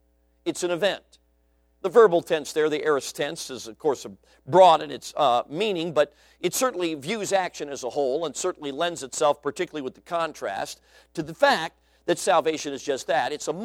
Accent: Chicago, Illinois, United States; I grew up in the Windy City, but I'm just going to tell you this. Chicago has nothing on Wyoming.

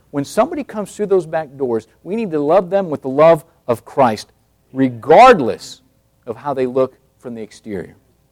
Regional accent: Tucson, Arizona, United States; I wasn't raised around black people. I grew up in Tucson.

